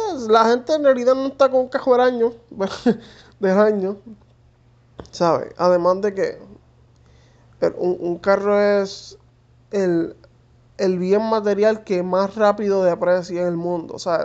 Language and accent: Spanish; Puerto Rico; las diferentes fiestas que hacemos como puertorriqueño y familia en sus casas